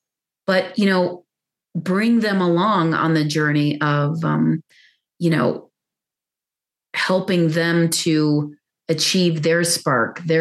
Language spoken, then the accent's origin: English; Pakistan; I grew up in Pakistan.